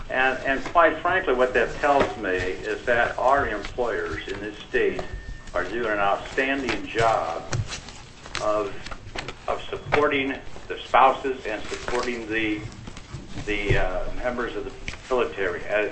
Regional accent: Anchorage, Alaska, United States; I'm from Anchorage, Alaska.

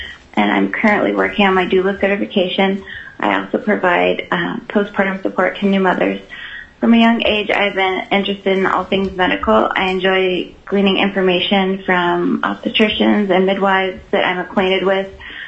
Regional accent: Fairbanks, Alaska, United States; I'm from Fairbanks, Alaska.

